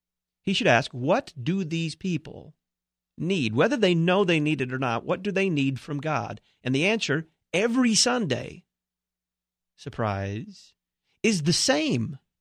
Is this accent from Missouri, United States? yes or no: no; Dallas, Texas, United States; Thanks to Faith Lutheran Church in Plano, Texas, not too far from where I grew up in Dallas.